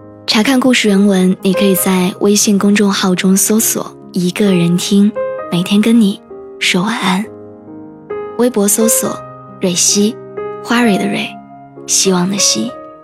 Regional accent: Harbin, Heilongjiang, China; 我出生成长在哈尔滨，尽管它不是一座经济发达的城市，但人们的幸福感很强，人们热衷于过节和聚会。

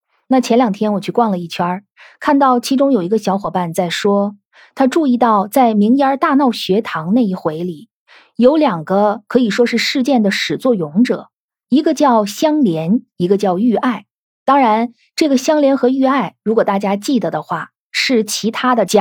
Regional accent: North China, China; 我的祖籍呢就是福建，但是我实际上是一个土生土长的北方人。

